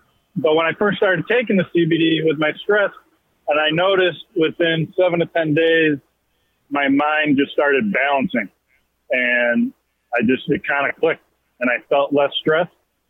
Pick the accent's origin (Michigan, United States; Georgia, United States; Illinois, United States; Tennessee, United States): Illinois, United States; Chicago; So I'm from the Chicago area at the time.